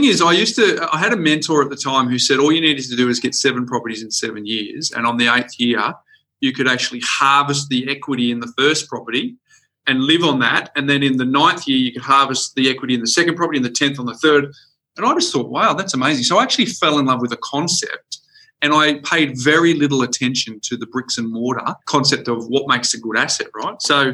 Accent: Perth, Western Australia, Australia; born or raised there

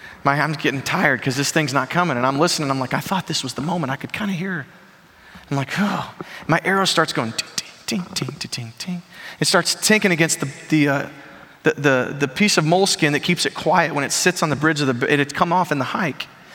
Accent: Chicago, Illinois, United States; I grew up in Chicago. The problem with Chicago is you don't carry a gun in Chicago.

